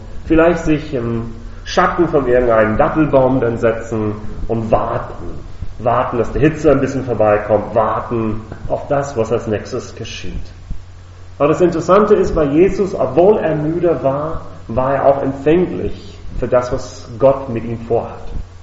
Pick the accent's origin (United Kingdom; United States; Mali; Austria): United States; now in Germany; So, ich bin in den Vereinigten Staaten aufgewachsen und dort ist es, zumindest wo ich als Teenie aufgewachsen habe, regelmäßig 40 plus Grad im Sommer.